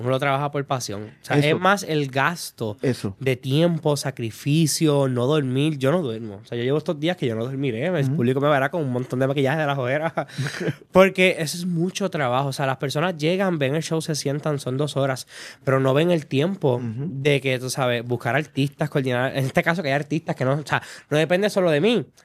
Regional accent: Mayagüez, Puerto Rico; que los de San Juan vengan a mi pueblo en Mayagüez

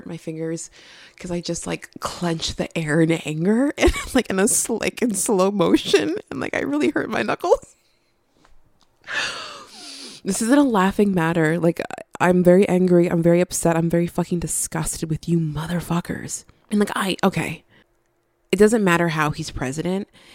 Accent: New Jersey, United States; I fucking speak English because I was born and raised in New Jersey.

